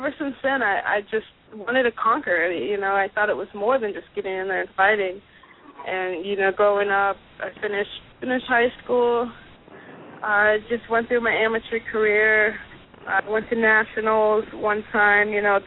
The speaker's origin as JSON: {"language": "English", "town": "Chico", "region": "California", "country": "United States", "tie": "born or raised there", "said": "I grew up in Chico, California, which, you know, is this real small town."}